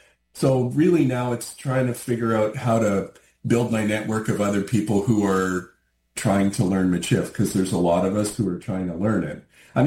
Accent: Saskatchewan, Canada; I'm not from there. I'm from Southern Saskatchewan, you know.

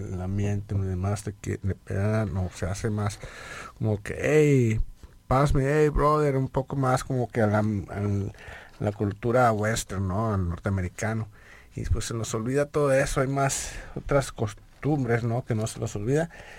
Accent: Mexico; como mi experiencia como mexicano

